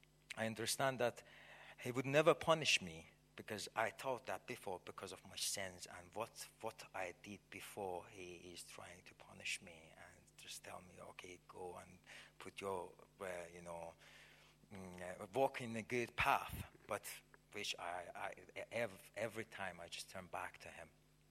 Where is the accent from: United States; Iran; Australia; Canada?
Iran; I'm from Iran, Middle East, and I just 3 years ago became a believer, not like you from the childhood growing in the church. I had a background from Muslim.